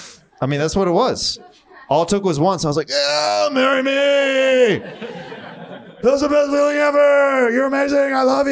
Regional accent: Kansas, United States; Because I grew up very religious, and I grew up in Kansas

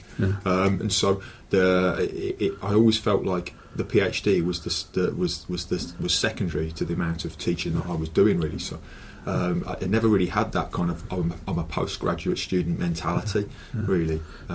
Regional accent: Wolverhampton, West Midlands, United Kingdom; I'm from Wolverhampton. So I was born in a town in Wolverhampton called Wensfield. So it's like a kind of the kind of spread and conurbation of the West Midlands. So it's like striped right between where Walsall finishes and Wolverhampton starts.

